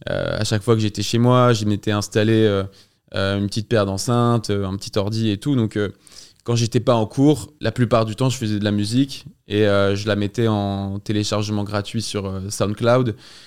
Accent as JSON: {"language": "French", "town": "Toulon", "region": "Provence-Alpes-Côte d'Azur", "country": "France", "tie": "born or raised there", "said": "j'ai commencé en mixant dans des soirées privées à Toulon, là où j'ai grandi."}